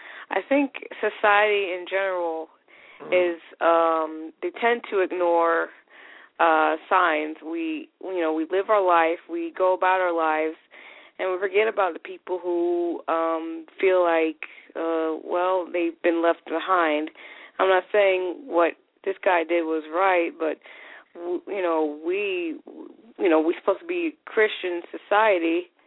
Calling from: Connecticut, United States; I'm calling from Connecticut.

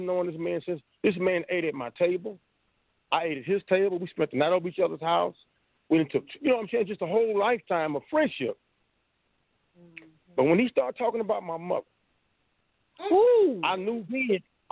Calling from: Tulsa, Oklahoma, United States; I'm calling from Tulsa, Oklahoma, Black Wall Street.

